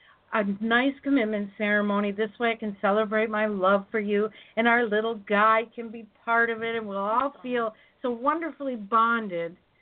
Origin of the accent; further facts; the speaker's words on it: Minnesota, United States; Very close to my home state of Minnesota